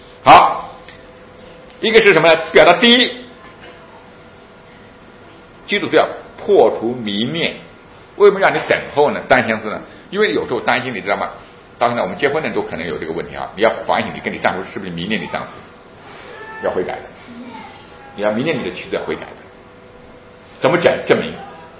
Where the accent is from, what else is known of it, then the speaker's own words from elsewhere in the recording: China; 我们中国人爸爸不敢跟孩子讲的